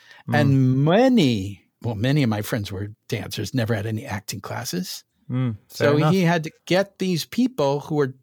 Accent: St. Louis, Missouri, United States; I'm 21. I'm from St. Louis."

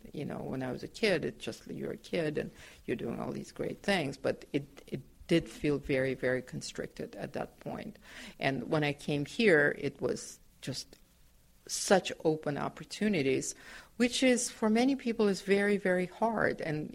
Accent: Ukraine; I think to me the century looked really hopeful in many ways because, you know, I grew up, my family survived World War II

